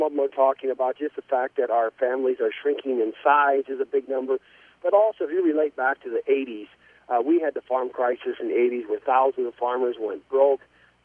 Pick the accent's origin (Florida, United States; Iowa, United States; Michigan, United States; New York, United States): Iowa, United States; Manila; I was born in Audubon, and the year I was born, we moved up to the Manila area, and we've been in the Manila area farming all of our life.